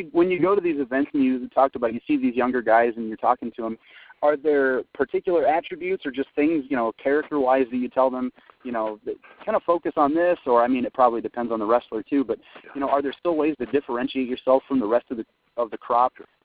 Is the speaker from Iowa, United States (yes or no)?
yes; Iowa, United States; Well, as an Iowan, I'm very excited to, A, have this particular Hall of Fame and museum in my home state